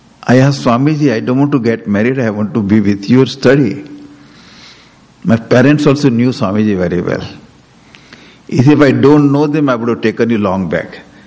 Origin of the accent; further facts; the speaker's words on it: Mumbai, Maharashtra, India; He was there, we were there, because I am from Bombay.